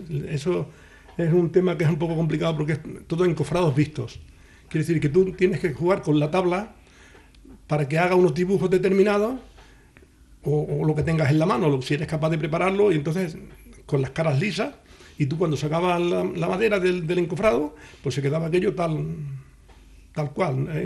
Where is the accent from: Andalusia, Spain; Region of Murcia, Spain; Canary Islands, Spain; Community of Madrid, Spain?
Andalusia, Spain; Yo siempre he tenido una misión, tirar para mi tierra, porque me gusta, porque yo soy andaluz y he vivido a veces emigrado.